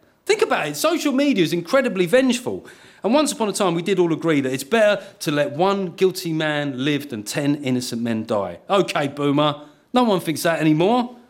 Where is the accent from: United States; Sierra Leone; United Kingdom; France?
United Kingdom; Sunderland, North East England; born there; I was born in Sunderland, but I was made by my love of microwaving animals as a kid.